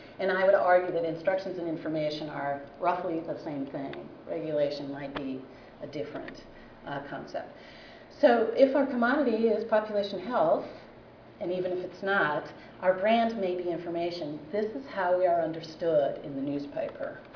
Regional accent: Portland, United States; I'm from Portland, so we do all that there.

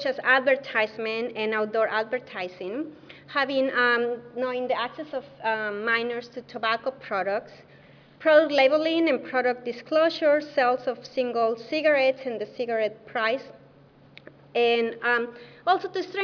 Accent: Mexico; I'm original from Mexico

